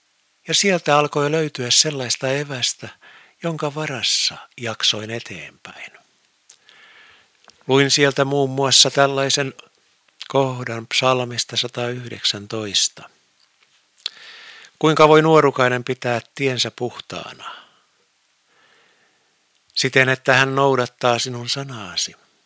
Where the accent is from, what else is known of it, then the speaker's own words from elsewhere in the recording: Turku, Southwest Finland, Finland; En tiedä, löytäisinkö mistään kotikaupungistani Turusta